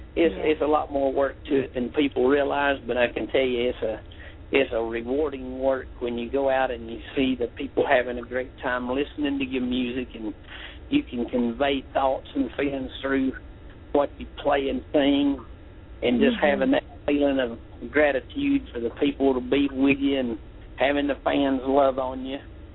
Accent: Clarksville, Georgia, United States; born there; Well, I was born in Clarksville, Georgia

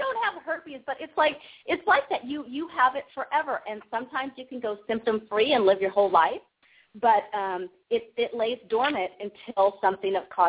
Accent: Oregon, United States; I literally just got back to my home state in Oregon about 2 weeks ago from the live season finale in L.A.

